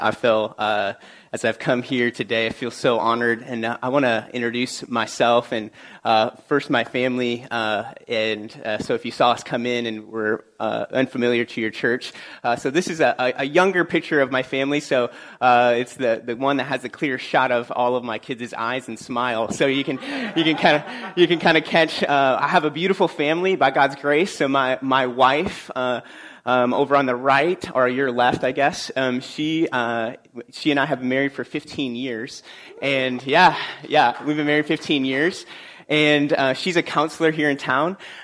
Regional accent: Iowa, United States; The next stage, okay, I'm from Iowa, the next level of foreignness is that I actually was a pig farmer from Iowa.

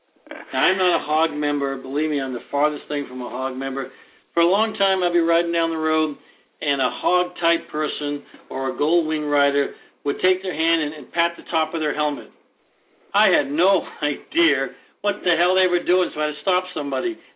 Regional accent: Boston, Massachusetts, United States; now in California, United States; Because, Pete, I'm from Boston, like I told you many times.

